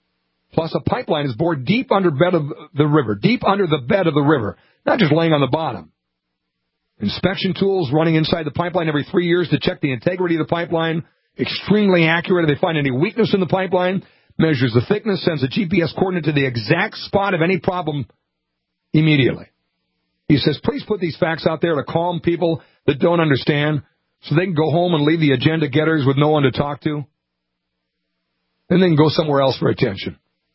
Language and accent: English; Minnesota, United States; I'm ashamed to say my home state of Minnesota.